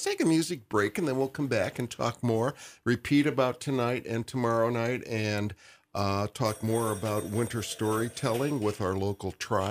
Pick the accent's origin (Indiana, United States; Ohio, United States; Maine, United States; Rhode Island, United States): Indiana, United States; Well, because I grew up in Indiana, and that's where I was.